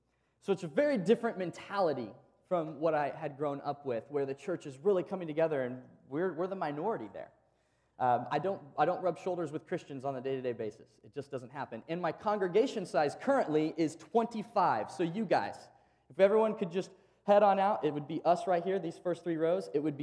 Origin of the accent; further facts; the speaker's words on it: Indiana, United States; I grew up in Indiana, where the main way you get around is by commuting in a car.